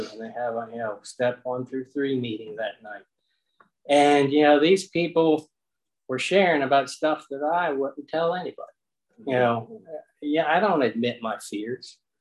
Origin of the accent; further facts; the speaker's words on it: Virginia, United States; now in Culpeper, United States; I grew up in Northern Virginia. I guess I'd been here about 8 years when I, 8 to 10 years when